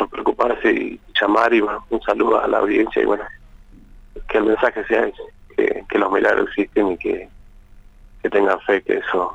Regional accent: Argentina; como pasa siempre y nos pasa como argentinos

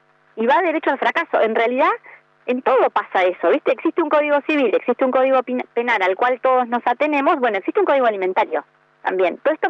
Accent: Argentina; eso yo creo que incluso es un tema como argentinos que no entendemos, ¿viste?

